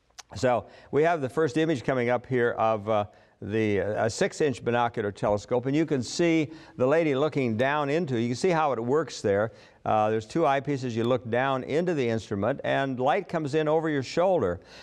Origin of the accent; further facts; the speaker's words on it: Colorado, United States; I'm from Colorado.